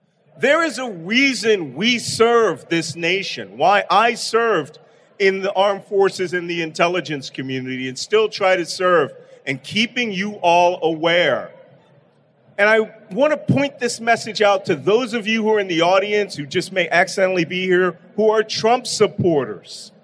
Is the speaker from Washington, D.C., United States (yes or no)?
no; Philadelphia, Pennsylvania, United States; I'm from Philadelphia. I take it personally when you insult the values of this nation.